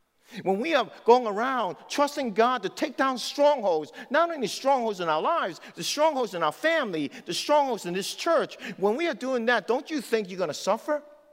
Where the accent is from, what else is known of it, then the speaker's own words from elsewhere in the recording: New York City, New York, United States; I'm used to crowd. I'm from New York City.